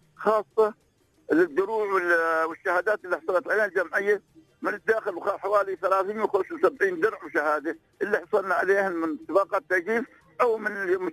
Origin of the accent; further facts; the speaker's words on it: Ras Al Khaimah, United Arab Emirates; عندنا في راس الخيمة